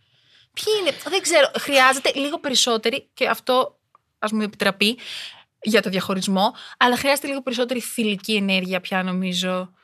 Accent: Albania; Greek is a second language; είμαι γκέι, είμαι Αλβανίδα, είμαι πρόσφυγας

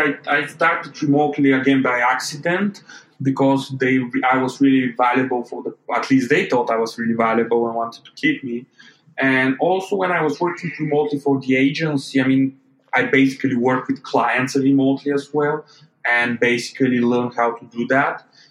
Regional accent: Dobrich, Dobrich Province, Bulgaria; I was working at the agency of my hometown, Dobrich, in Bulgaria.

